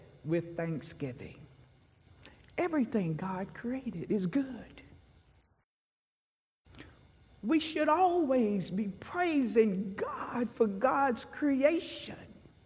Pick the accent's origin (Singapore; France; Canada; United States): United States; the South; When I was growing up in the South, Americans honored the Sabbath.